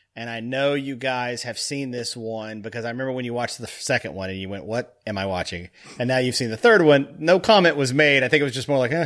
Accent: Kennebunkport, Maine, United States; I'm from Kennebunkport, Maine. Thank you very much.

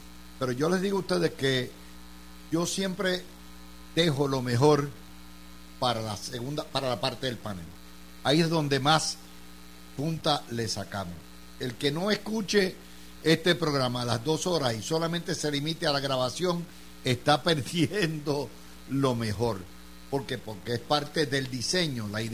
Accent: Puerto Rico; no somos diáspora, somos sencillamente puertorriqueños que vivimos en otras partes de nuestra nación.

